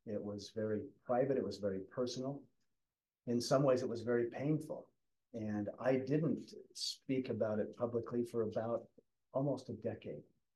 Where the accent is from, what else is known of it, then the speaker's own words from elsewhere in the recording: Utah, United States; When I tell people around the world when I speak that I'm from Utah, it's people have different perceptions.